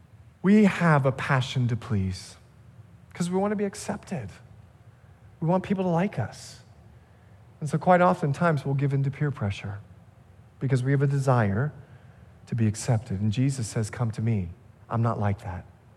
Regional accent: Bahamas; I'm from the Bahamas. That's what we do. We fish and we eat fish.

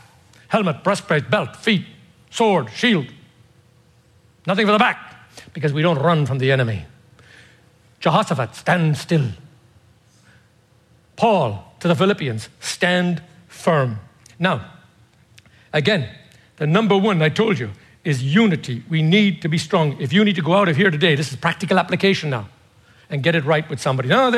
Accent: United States; I'm an American, by the way, just so you know.

